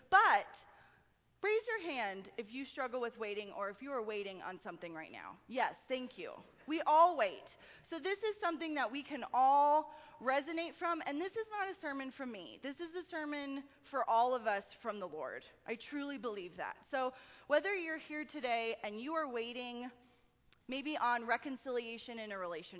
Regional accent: Greeley, Colorado, United States; because I'm from Greeley, I know lots of farmers

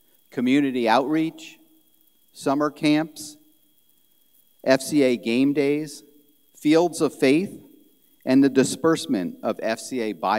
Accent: Connecticut, United States; When I was growing up, I would have never had practice or a game on Sunday, and I grew up here in Connecticut.

